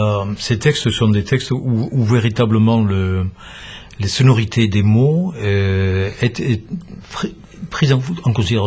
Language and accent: French; Le Mas-d'Azil, Occitanie, France; born there; Je suis né au Mas d'Asile, c'est pas très loin du Mas d'Asile.